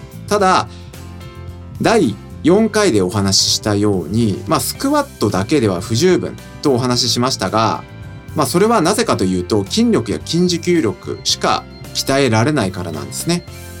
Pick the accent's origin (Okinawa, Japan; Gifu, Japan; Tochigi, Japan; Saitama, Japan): Saitama, Japan; ここで紹介している与野公園なんですが、実は私の地元にもかかわらず、この時に初めて行くというね